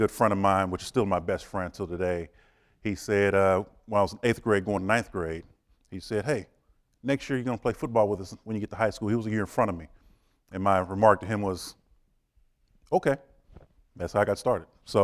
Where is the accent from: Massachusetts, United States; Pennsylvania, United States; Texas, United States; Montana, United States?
Texas, United States; Austin; I was raised in Austin, so yeah, I know, give it to him.